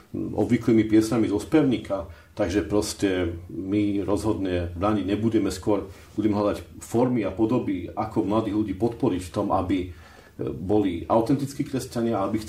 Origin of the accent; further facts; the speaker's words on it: Lazy pod Makytou, Trenčín Region, Slovakia; also born or lived in Revúca; najviac sa viem identifikovať s krajinou môjho detstva, a to sú Lazy pod Makytou, to beriem taký ako svoj rodný kraj, hoci rodák som z Gemera, z Revúcej, ale tam sa rád vraciam ako do krajiny svojho detstva.